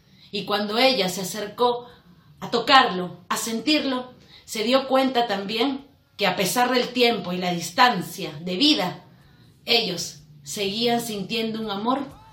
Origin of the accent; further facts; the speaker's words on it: Lima, Peru; Soy de Lima, Perú.